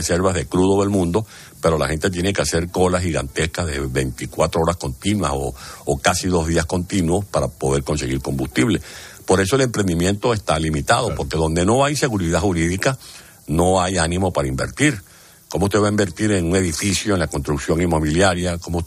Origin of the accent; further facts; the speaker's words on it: Venezuela; acaba de ganar un juicio contra mi país, contra la nación, por más de 1.600 millones de dólares